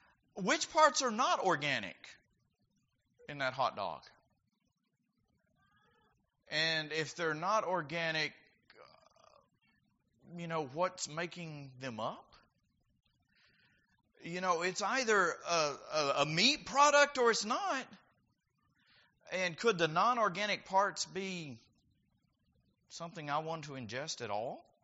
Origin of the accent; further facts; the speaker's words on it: Texas, United States; in my case, growing up outside of Dallas, going to Arlington and having a brat and kraut.